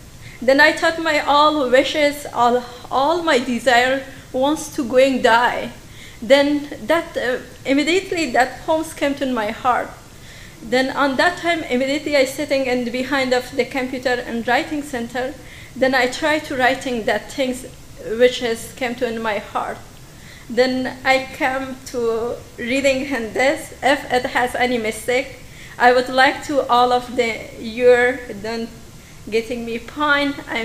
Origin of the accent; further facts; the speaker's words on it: Afghanistan; English is a second language; now in United States; I am from Afghanistan. I came to America since 2016. When I came to from Afghanistan, direct, I came to Engine and Nineveh as a student.